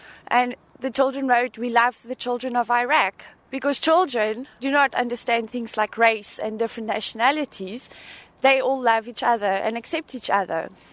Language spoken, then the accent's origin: English; Saginaw, Michigan, United States; I'm from Saginaw in Michigan